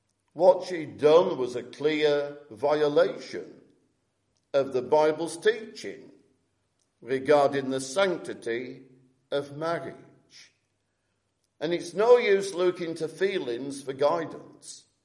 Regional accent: Morecambe, North West England, United Kingdom; in my old home church, I was brought up in Morecambe.

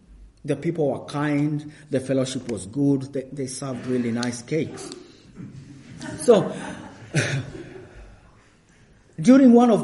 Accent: Kenya; moved away as an adult; now in Finland; Anyway, in 2008, I moved away from Kenya, went to Finland, and during my second year of university

